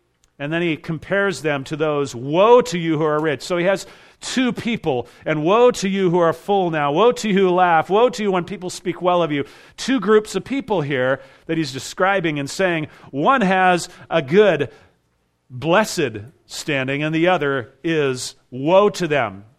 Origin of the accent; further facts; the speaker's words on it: California, United States; now in Alaska, United States; I grew up in California. I'm familiar with earthquakes, and here I am in Alaska.